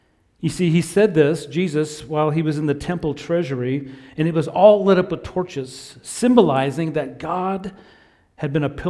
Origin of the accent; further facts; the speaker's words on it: Salt Lake City, Utah, United States; Well, growing up in Salt Lake City, Utah, our backyard was completely fenced in.